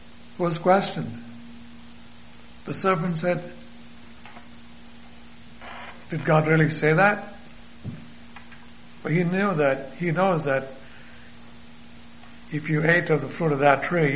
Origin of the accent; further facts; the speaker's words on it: Kerala, India; And in my home state of India, you know, Kerala, which is a tropical rainforest pretty much bordering the Arabian Sea